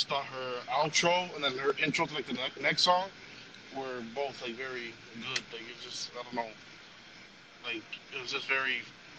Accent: Chicago, Illinois, United States; because I'm from Chicago, so, like … I really loved it

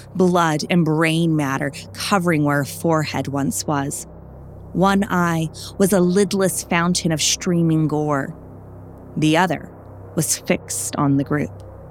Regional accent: Bakersfield, California, United States; He also, coincidentally, is from my hometown. Unbeknown to either of us, Brandon and I actually grew up around the corner from each other.

